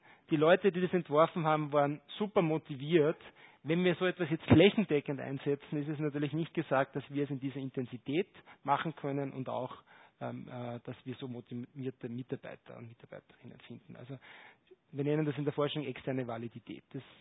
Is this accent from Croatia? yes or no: no; Linz, Upper Austria, Austria; ich bin selber in Linz am Wienermichel aufgewachsen